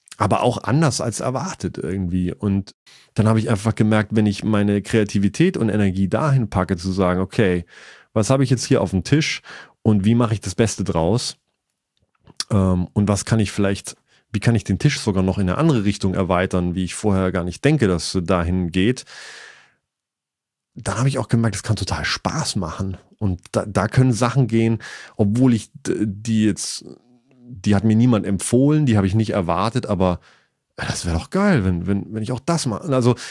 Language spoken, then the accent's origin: German; Eichstetten, Baden-Württemberg, Germany; Ich bin aber geboren, also aufgewachsen in Eichstätten, A-Y-Stätten.